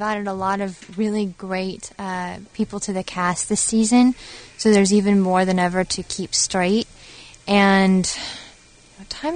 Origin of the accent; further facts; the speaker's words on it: San Antonio, Texas, United States; No, I haven't. You know, I'm from San Antonio. It's really far.